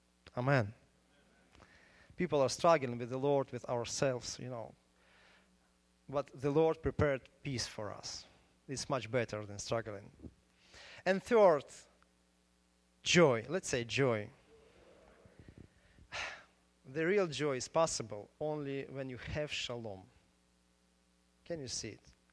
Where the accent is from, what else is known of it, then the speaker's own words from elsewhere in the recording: Ukraine; English is a second language; moved away; I came from Ukraine, I heard a lot about elections.